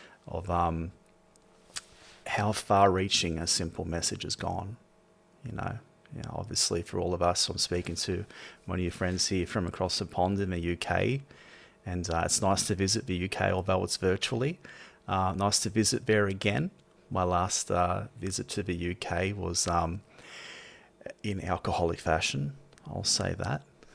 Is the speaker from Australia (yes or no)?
yes; Sydney, New South Wales, Australia; I'm an alcoholic. I'm from Sydney, Australia.